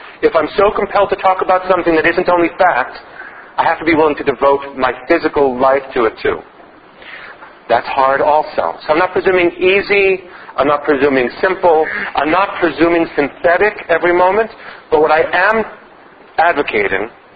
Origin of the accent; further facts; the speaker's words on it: New York, United States; I look at a tall building, and I think of being a New Yorker.